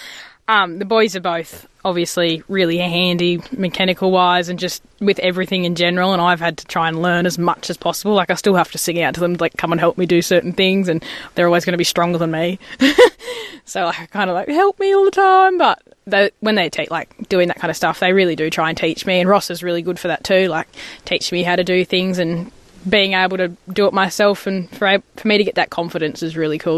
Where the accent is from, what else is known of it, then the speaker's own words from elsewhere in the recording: Tamworth, New South Wales, Australia; I'm a station hand here at Lindervale, and I'm originally from Tamworth in New South Wales.